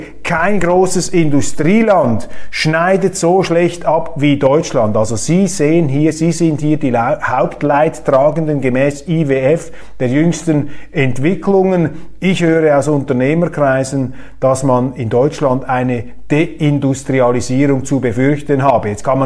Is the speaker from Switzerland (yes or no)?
yes; Switzerland; ich bin Schweizer